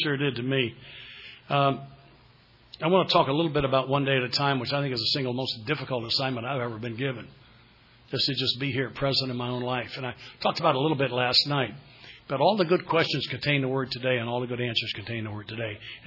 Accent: the South, United States; So I grew up in the South.

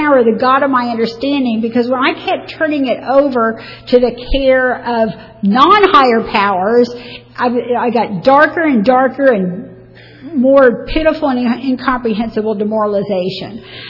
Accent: Jacksonville, Florida, United States; I grew up in Jacksonville, Florida, to, as I mentioned, a loving family. It was my mom, my dad, my sister, and myself.

